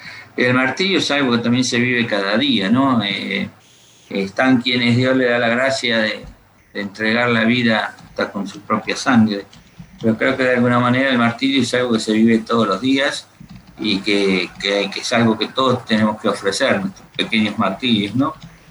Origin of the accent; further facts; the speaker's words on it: San Justo, Buenos Aires Province, Argentina; born there; de mucha religiosidad y de mucha fe desde mis abuelos, ¿no? Yo nací en La Matanza, nací en San Justo.